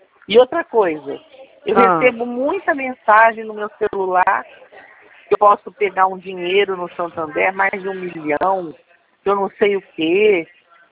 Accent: São Paulo, Brazil; now in Cabo Frio, Brazil; eu moro em Cabo Frio, tá? Eu sou de São Paulo, mas eu moro em Cabo Frio. Eu moro em São Paulo há 35 anos.

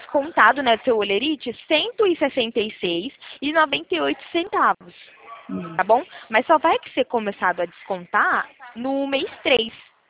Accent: Limeira, São Paulo, Brazil; Eu sou de interior de São Paulo, tá? De Limeira

